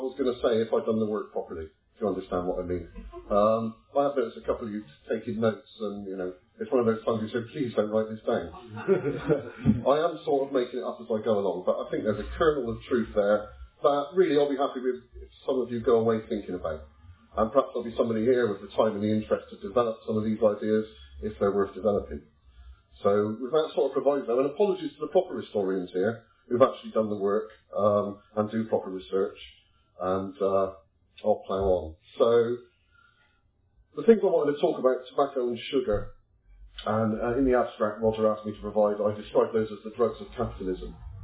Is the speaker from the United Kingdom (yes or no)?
yes; Bristol, South West England, United Kingdom; I'm from Bristol, I grew up in Bristol, and I've moved around the country and I've travelled a little bit outside of the country